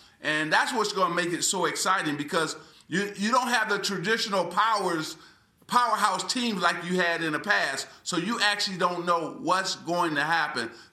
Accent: Lansing, Michigan, United States; And then growing up in Lansing, Michigan, my father working for General Motors for 30 years, my mother working in the school cafeteria

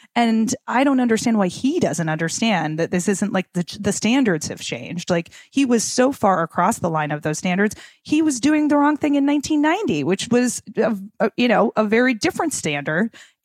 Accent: Minnesota, United States; I'm from Minnesota. I liked Al Franken, but we've got a great senator now in Tina Smith.

